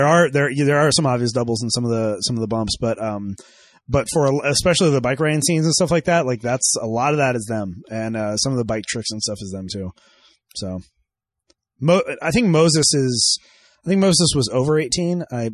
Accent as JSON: {"language": "English", "country": "United Kingdom", "said": "it's like they're not going to call the FBI, mate. We're British."}